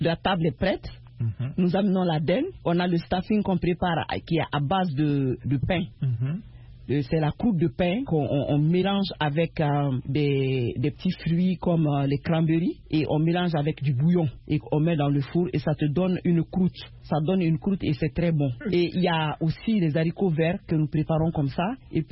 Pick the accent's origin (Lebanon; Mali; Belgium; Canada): Mali; Et chez nous, en Afrique de l'Ouest, nous aimons utiliser beaucoup, surtout particulièrement au Mali